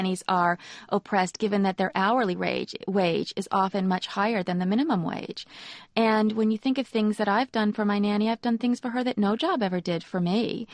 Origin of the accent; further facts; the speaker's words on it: California, United States; when I was a girl growing up in California, my mother was very liberal